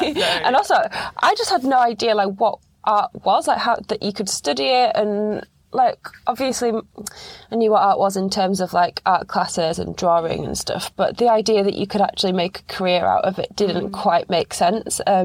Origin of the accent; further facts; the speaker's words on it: Yorkshire and the Humber, United Kingdom; I grew up in West Yorkshire, like a really small town.